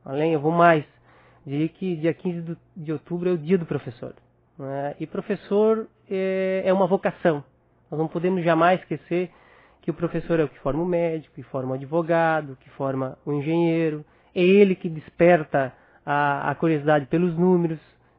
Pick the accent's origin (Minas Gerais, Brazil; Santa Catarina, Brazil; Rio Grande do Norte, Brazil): Santa Catarina, Brazil; como catarinense, nós somos catarinense, que o estado de Santa Catarina ele está em segundo nesse ranking